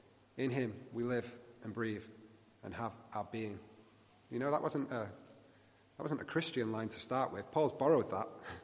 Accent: North West England, United Kingdom; I was probably about 20 years old, I think, and I was back in my hometown in Greater Manchester.

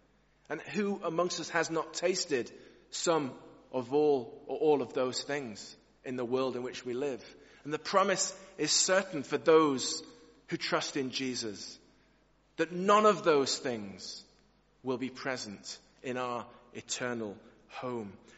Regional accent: North West England, United Kingdom; born there; I was born in England, in Lancashire.

